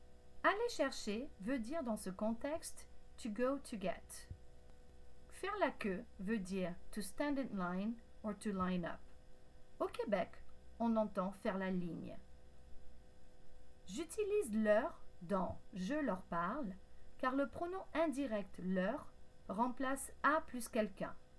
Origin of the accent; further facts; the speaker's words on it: France; Venant de l'extérieur, j'ai grandi en France